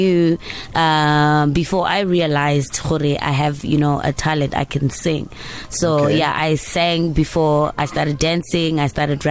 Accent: Mahikeng, North West, South Africa; now in Johannesburg, South Africa; from Bugunwu Pirima Northwest, a place called Muff Town. I started my musical journey around 2008. Obviously, coming from Muff Town

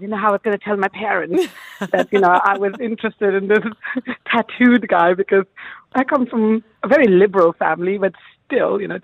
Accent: Bangalore, Karnataka, India; now in United States; And he could never have known that my hometown is Bangalore, which is where I'm from.

